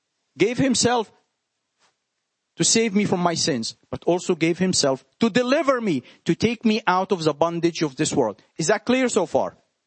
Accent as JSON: {"language": "English", "town": "Jerusalem", "region": "Jerusalem District", "country": "Israel", "second_language": "English", "said": "These guys, I come from Jerusalem and I got to tell you everything about the Old Testament."}